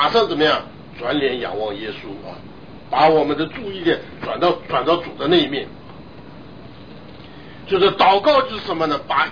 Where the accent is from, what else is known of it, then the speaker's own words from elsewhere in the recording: China; 我们中国人常常有一句话叫做一个巴掌拍不响